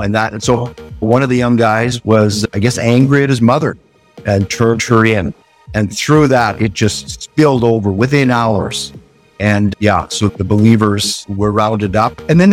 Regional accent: British Columbia, Canada; I grew up in Western Canada, just about 40 minutes out of Vancouver. Mennonite brother in background. So grew up in church

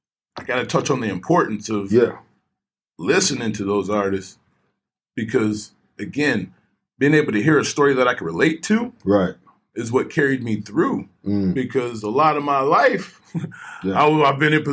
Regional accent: Chicago, Illinois, United States; Growing up, you know, I love … because I was from Chicago.

